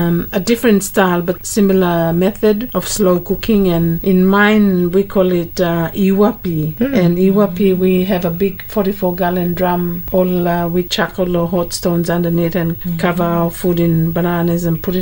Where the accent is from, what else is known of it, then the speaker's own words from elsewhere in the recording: Mekeo, Central Province, Papua New Guinea; Me, I come from Papua New Guinea, from Makeo to be precise, but I grew up mainly in boarding schools, so I was mainly run by Catholic nuns, and the Catholic nuns were from France.